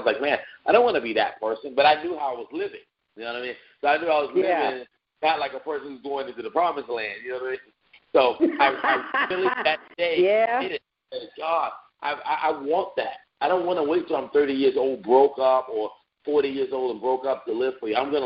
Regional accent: Virginia Beach, Virginia, United States; I was raised in Virginia. I'm from Virginia. Actually, I'm from Virginia, the Virginia Beach area. And so I was raised in a church, Rock Church in Virginia Beach with John and Ann Jimenez.

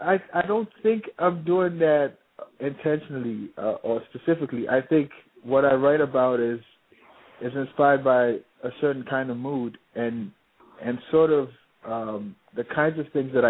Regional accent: Accra, Greater Accra, Ghana; I mean, I grew up in Accra. I grew up in Ghana where, you know, it's a very communal and a very political society.

